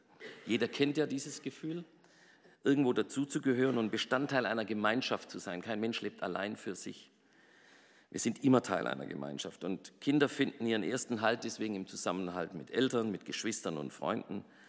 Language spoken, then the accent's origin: German; Ulm, Baden-Württemberg, Germany; born there; now in Berlin, Germany; ich bin entweder ein Ulmer, wo ich geboren bin, Ulm an der Donau, was mich automatisch zum Schwaben macht, ob ich will oder nicht.